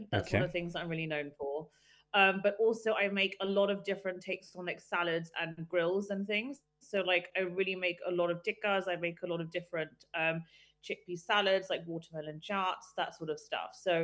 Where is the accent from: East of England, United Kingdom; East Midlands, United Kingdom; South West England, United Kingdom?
South West England, United Kingdom; So I grew up in a very English-British environment. Mm-hmm. I grew up in Wiltshire.